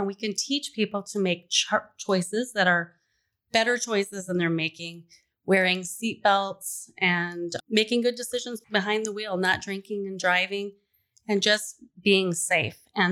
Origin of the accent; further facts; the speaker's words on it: Colorado, United States; moved away as an adult; now in North Dakota, United States; I came from Colorado. I moved up here to North Dakota 20 years ago.